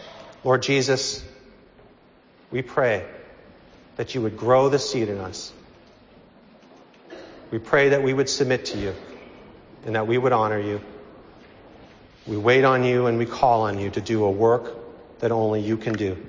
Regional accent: Reading, Massachusetts, United States; I grew up on Fox Run Lane in Reading, Massachusetts. A little tiny breakfast community just 11 miles north of the city.

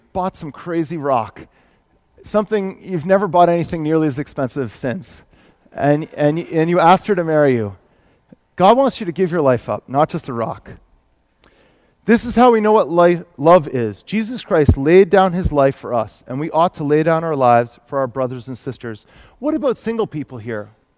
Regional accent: New Hampshire, United States; I come from New Hampshire where style does not exist, but warmth is the first priority.

